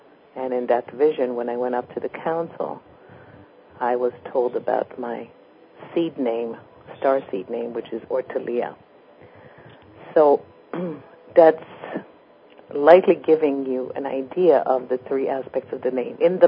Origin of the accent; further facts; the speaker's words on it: Israel; accent: Israeli; I can become Israeli on the phone and have my Israeli accent.